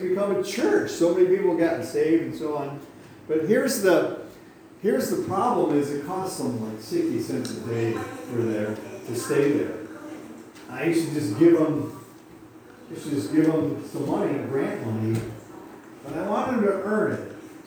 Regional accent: Buffalo, New York, United States; I grew up near Buffalo, and there was some sleazy, we used to joke about some of the sleazy areas in Buffalo

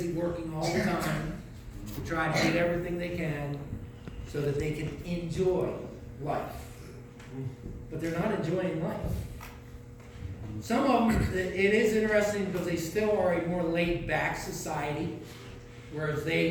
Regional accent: United States; And he said he's from Nigeria, you know, and I said, oh, and I'm from America.

